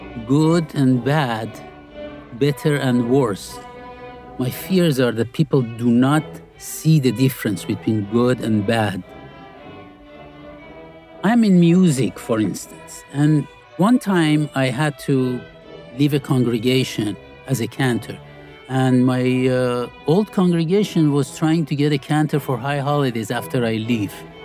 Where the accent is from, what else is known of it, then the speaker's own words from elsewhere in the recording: Iran; I grew up in Iran.